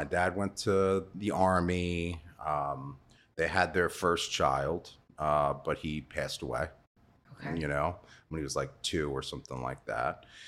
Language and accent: English; New York, United States; so I'm from New York. Grew up in Long Island mainly.